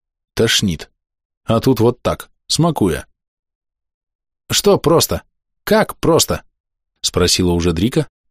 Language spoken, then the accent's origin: Russian; Moscow, Russia; Это я из Москвы, с ней все понятно.